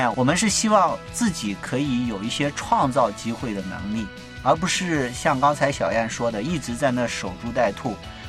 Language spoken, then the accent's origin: Chinese; northern China, China; 因为我是北方人嘛，所以在北方我是第一个去开拓市场的